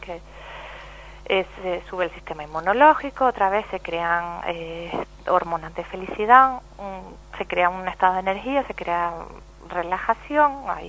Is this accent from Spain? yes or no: yes; Telde, Canary Islands, Spain; born there; soy nacida en Telde, o sea, pero mi madre es alemana y mi padre fue inglés